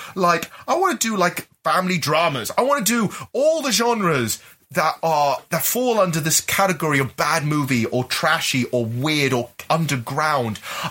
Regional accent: Gibraltar; I'm from Gibraltar, born and bred, right? So I actually speak Spanish, or at least understand a lot of Spanish. My Spanish is now so deteriorated, but I completely understand it because I've been surrounded by Spanish my entire life.

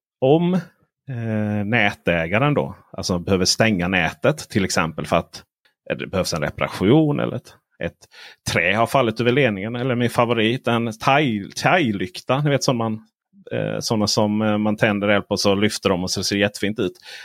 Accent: Blekinge, Sweden; Jag är uppvuxen i Blekinges skogar.

